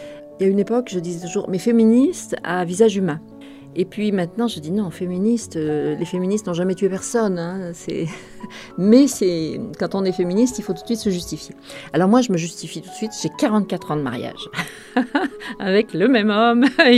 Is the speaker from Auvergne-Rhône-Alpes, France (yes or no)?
yes; Auvergne-Rhône-Alpes, France; born there; je suis née dans la Loire, à 80 km de Lyon à peu près, dans le nord du Forez. Et très vite, j'ai eu envie de partir après des études à Lyon, des études littéraires.